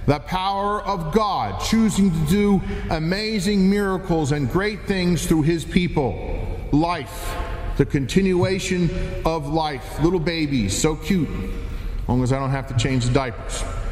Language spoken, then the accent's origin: English; New Jersey, United States; I'm some guy from Jersey.